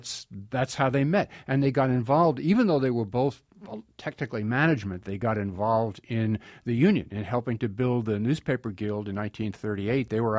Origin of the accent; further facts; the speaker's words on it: Queens, New York, United States; I was growing up in Queens, in Hollis, Jamaica, Queens.